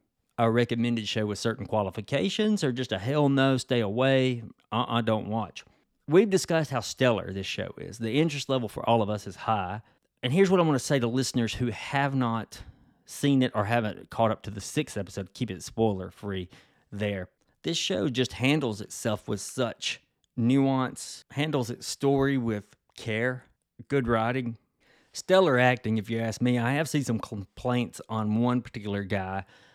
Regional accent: the South, United States; As a Southerner, I saw it as a send-up of the British polite society and facade of that.

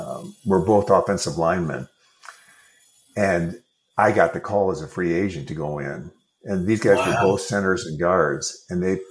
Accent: Minneapolis, Minnesota, United States; That's where I grew. I grew up in Minnesota.

